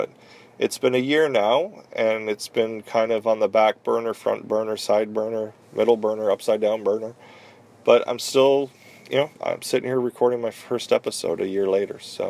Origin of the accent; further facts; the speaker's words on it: Canada; I am Canadian. This is a Canadian podcast.